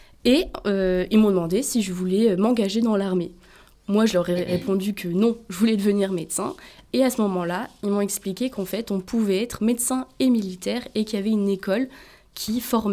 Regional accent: Auvergne-Rhône-Alpes, France

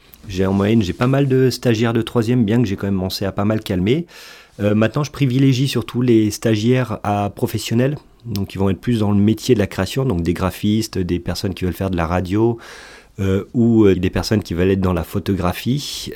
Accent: Aubenas, Auvergne-Rhône-Alpes, France; je suis revenu là où j'ai toujours été amoureux de ma région, c'est l'Aubenas, donc c'est l'Ardèche, que je suis originaire du pont d'Aubenas.

